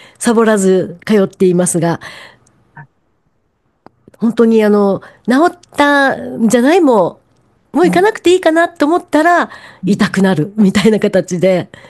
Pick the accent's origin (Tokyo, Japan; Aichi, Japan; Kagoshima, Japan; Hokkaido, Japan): Aichi, Japan; Nagoya; 私は名古屋出身なので、名古屋駅新幹線の近くにある味噌カツ系のお弁当とか、天むす系が大好きで、必ず帰るとそれを買います。